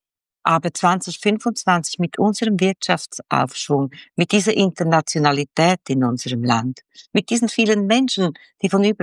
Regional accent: Schwyz, Switzerland; Ich hatte eine Ahnung, ich bin im Kanton Schwyz aufgewachsen

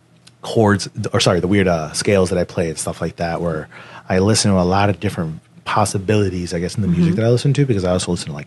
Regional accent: Queens, New York, United States; because I grew up in Queens, New York, is where I was born. I was raised there till I was 10, so I was raised kind of in the hood.

